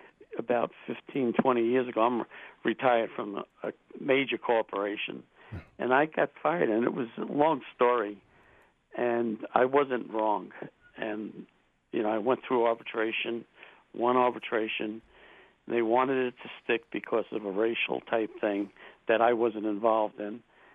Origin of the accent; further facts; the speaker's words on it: New York, United States; accent: Eastern; moved away; I'm from New York. Went to high school across the street from Belmont Racetrack. But I've lived here for 44 years.